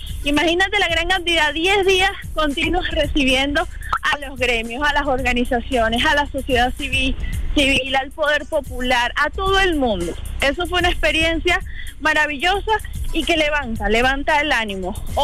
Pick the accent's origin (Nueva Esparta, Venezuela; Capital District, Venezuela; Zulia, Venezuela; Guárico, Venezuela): Nueva Esparta, Venezuela; bueno, yo soy margariteña, desde la visión margariteña de la vida